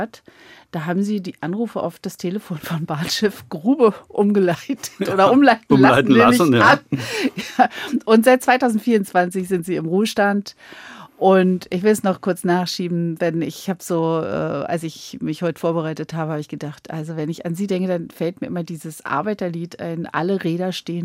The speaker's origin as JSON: {"language": "German", "region": "East Germany", "country": "Germany", "accent": "East German dialect", "said": "als Ossi mit komischem Dialekt"}